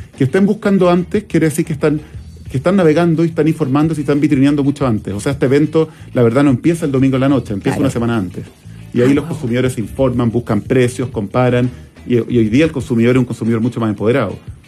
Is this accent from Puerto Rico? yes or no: no; Chile; hemos ido migrando nuestro comportamiento como chilenos